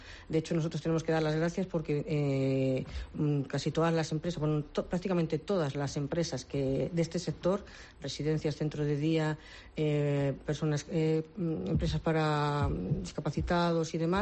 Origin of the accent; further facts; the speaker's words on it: Madrid, Community of Madrid, Spain; born there; moved away; veníamos de Madrid, porque mi padre, aunque es gallego, bueno, era gallego, mi madre de Toledo, se conocieron en Madrid, nacimos las cuatro en Madrid, nos vinimos para aquí